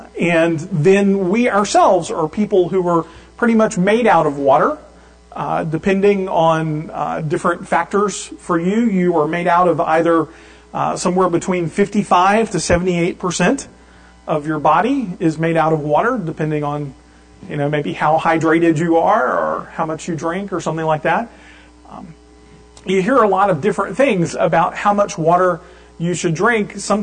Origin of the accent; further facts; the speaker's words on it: Louisiana, United States; And now, I grew up in South Louisiana, where it's relatively warm most of the year.